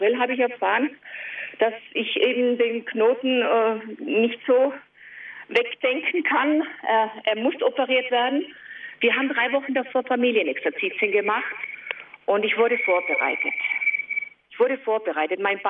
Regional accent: Weißenbach, Tyrol, Austria; Also ich bin in Weißenbach, das ist also ganz in der Nähe des schönen Lechtales. Ich bin eine Tirolerin, versuche aber trotzdem, glaube ich, in der Hochsprache.

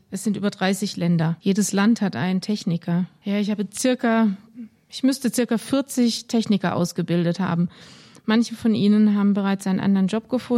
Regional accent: Uganda; German is a second language; Ich bin aus Uganda und bin verantwortlich für Gesamtafrika.

